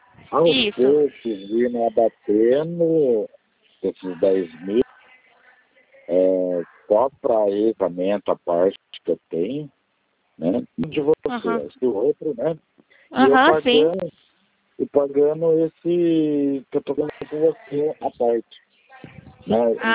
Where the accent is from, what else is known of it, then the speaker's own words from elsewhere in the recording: Campinas, São Paulo, Brazil; Eu trabalho lá em Valinhos, né, na prefeitura, mas eu sou daqui de Campinas também.